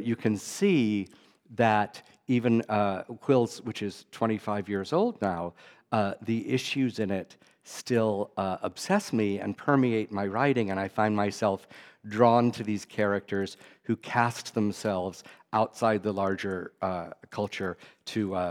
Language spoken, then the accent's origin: English; Dallas, Texas, United States; I was from Dallas, which is about 90 minutes, okay. I think, to the west of Waco.